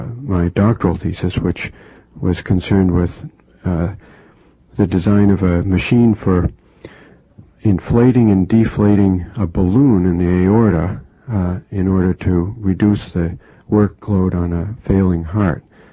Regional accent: Boston, Massachusetts, United States; also born or lived in Dayton; I was born in Dayton, Ohio, but my parents moved to Massachusetts and to the Boston area very shortly after I was born. So really, I've only known the Boston area since I first opened my eyes.

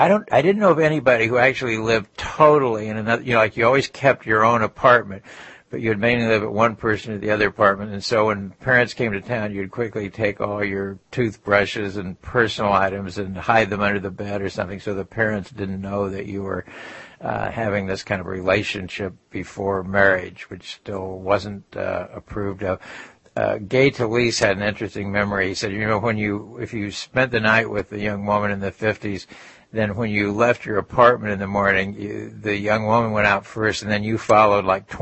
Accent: Indianapolis, Indiana, United States; also born or lived in New York; Because, for instance, I was from Indianapolis. Well, young women in Indianapolis, if they didn't leave home, they had to live at home.

